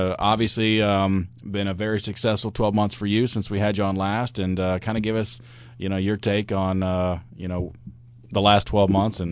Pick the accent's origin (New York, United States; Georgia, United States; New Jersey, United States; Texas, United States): Georgia, United States; Augusta; I grew up in Augusta, and so every year I try to get back there.